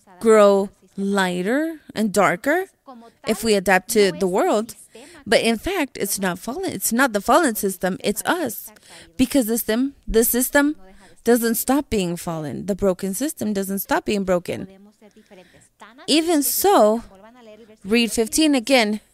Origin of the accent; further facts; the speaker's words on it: Mesa, Arizona, United States; I grew up in Mesa. And in the Valley of Phoenix, it is hot.